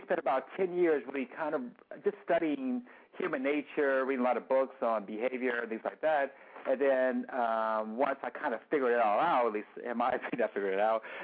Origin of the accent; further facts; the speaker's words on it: Chicago, Illinois, United States; I was raised in Hyde Park.